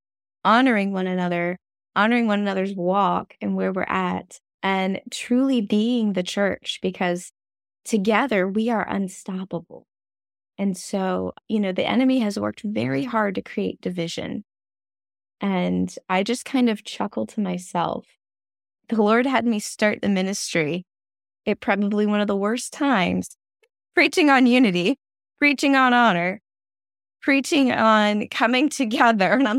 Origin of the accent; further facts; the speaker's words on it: United States; you're from the United States, I'm from the United States